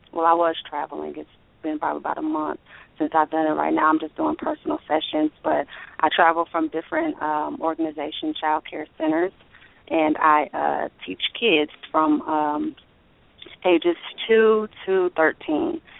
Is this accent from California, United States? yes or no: no; Omaha, Nebraska, United States; now in Fort Worth, United States; I live in the Fort Worth Metroplex. I am from Omaha, Nebraska. I've been living in Texas for about 2 years.